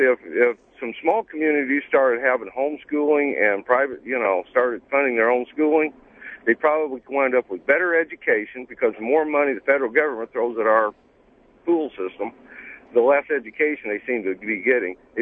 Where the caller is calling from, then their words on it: Evansville, Indiana, United States; I'm from Evansville, Indiana.